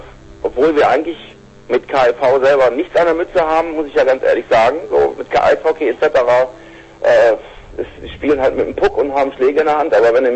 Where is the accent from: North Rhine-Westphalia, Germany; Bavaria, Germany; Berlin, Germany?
North Rhine-Westphalia, Germany; Krefeld; Wir sind aus Krefeld, ganz genau.